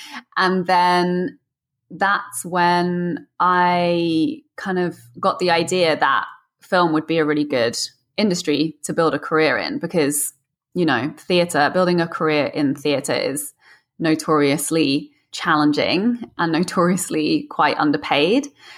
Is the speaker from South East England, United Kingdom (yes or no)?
yes; South East England, United Kingdom; So I grew up just outside of London, and the theater in that part of the world is just incredible.